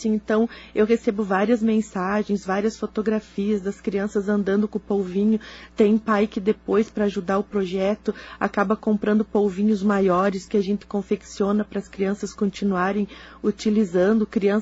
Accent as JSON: {"language": "Portuguese", "town": "Planalto", "region": "Paraná", "country": "Brazil", "said": "porque a gente é daqui do interior, aqui de Planalto, Paraná."}